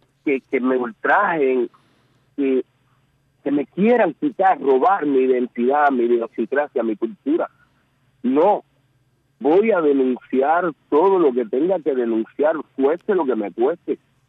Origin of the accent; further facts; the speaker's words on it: Cuba; Soy cubano y lo seguiré siendo hasta mi último respiro. Pero me identifico con mi pueblo. Yo soy de este pueblo, yo surgí de este pueblo.